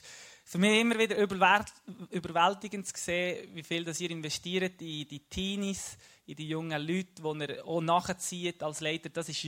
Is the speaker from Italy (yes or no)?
yes; Rome, Lazio, Italy; now in Switzerland; Aufgewachsen in Rom. Inzwischen aber schon ein Zeitchen in der Schweiz, genau. Darum machen wir das Ganze auf Schweizerdeutsch heute.